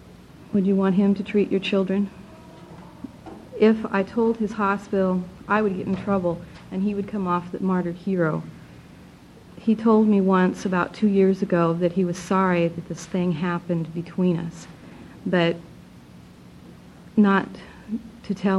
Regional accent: Forest Grove, Oregon, United States; I'm from Forest Grove, Oregon.

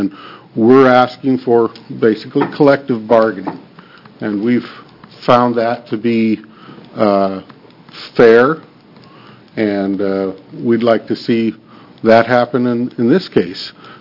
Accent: Oregon, United States; I'm from Yamhill County. I've been a farmer all my life. I'm a third-generation farmer. I grew up on a strawberry and turkey farm.

